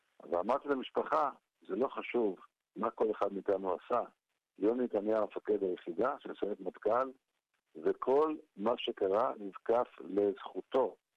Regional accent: Nahalal, Northern District, Israel; אני נולדתי שם, הילדים שלי נולדו שם, הם דור רביעי, אני דור שלישי בנהלל.

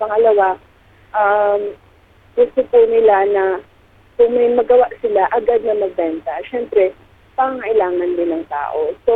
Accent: Bangsamoro, Philippines; wala pa namang nagtataguyod mula sa amin sa Maranao na mapreserba itong ganitong kultura ng paghahabi

